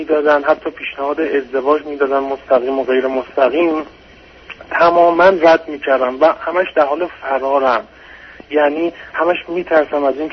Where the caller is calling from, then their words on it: Iran; از ایران تماس میگیرم و بعد سوالمو مطرح کنم.